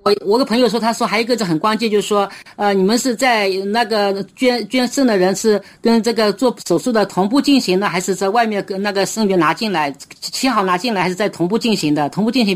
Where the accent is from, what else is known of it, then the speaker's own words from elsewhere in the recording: Zhejiang, China; 我人是浙江人